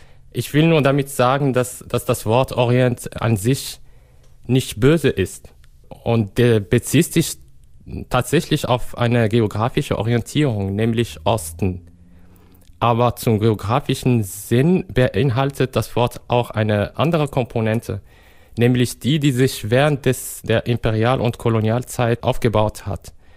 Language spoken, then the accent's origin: German; Morocco; German is a second language; Du als zum Beispiel als Kubaner, ich als Marokkaner